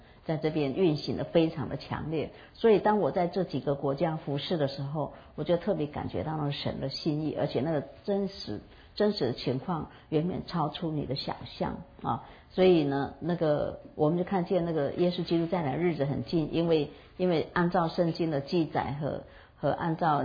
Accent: Taiwan; 台湾是可以说是我们土生土长的地方。

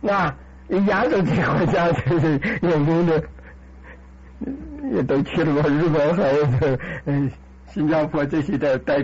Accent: China; 我从大陆来的，那个从小在那讲

